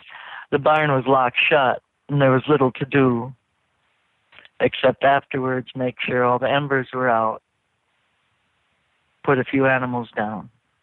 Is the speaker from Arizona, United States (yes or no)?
yes; Arizona, United States; accent: Arizona; Oh, should I put my Arizona accent on?